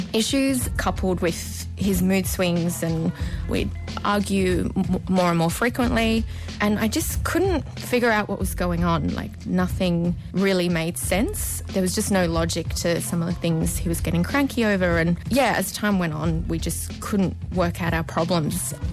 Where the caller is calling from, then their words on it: Byron Bay, New South Wales, Australia; from Byron Bay, and I dated a stoner.